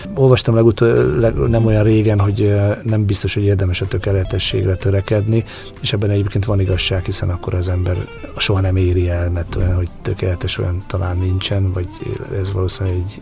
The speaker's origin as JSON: {"language": "Hungarian", "town": "Baja", "region": "Bács-Kiskun", "country": "Hungary", "said": "2004 óta vagyok ott bajaiként, úgyhogy elég sokat ingázok, mondhatnám azt, hogy szinte minden nap Vásárhely és Baja között"}